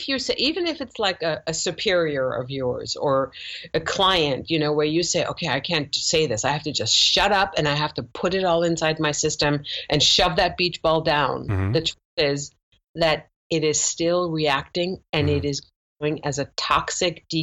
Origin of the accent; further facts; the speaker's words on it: Germany; I grew up in Germany as a Persian Jewish girl in Germany, and I used to wear a Star of David around my neck.